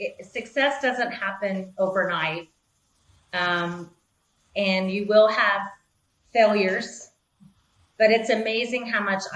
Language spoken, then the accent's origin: English; Florida, United States; I'm originally from Florida, so I do have we both are scuba divers.